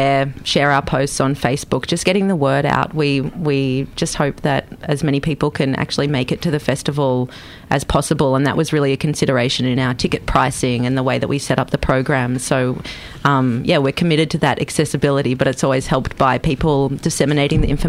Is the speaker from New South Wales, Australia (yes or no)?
yes; Newcastle, New South Wales, Australia; I'm from Newcastle, like, and I was so excited